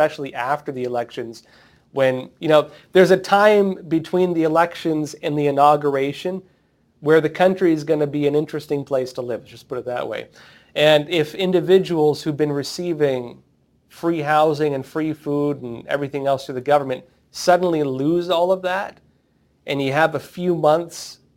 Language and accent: English; San Diego, California, United States; I'm from San Diego originally.